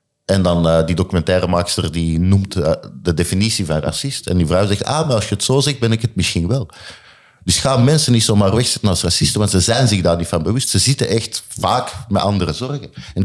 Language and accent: Dutch; Belgium; now in Netherlands; ik ben Belg en ik praat zoals de Belgen.